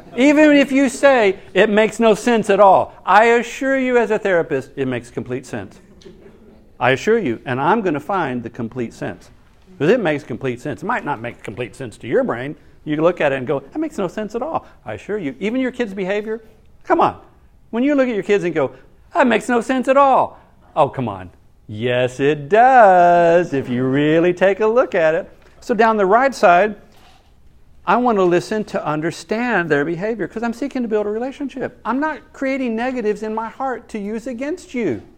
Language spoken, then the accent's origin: English; Nashville, Tennessee, United States; 40 years ago, I moved to Nashville, my hometown, after I graduated from seminary to plant a church.